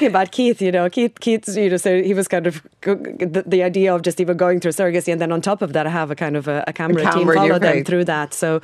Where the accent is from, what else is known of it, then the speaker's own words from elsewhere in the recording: Sarajevo, Bosnia & Herzegovina; English is a second language; now in Ireland; I'm from Bosnia originally. So I've been in Ireland for 28 years, which is very hard to believe. And around these days, actually, 1992 is when war started in my own country in Sarajevo.